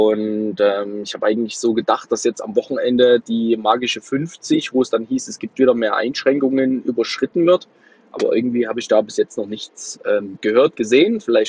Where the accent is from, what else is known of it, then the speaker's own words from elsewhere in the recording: Plauen, Saxony, Germany; Ich fahre gerade durch meine Heimatstadt in Richtung Autobahn, bin in Plauen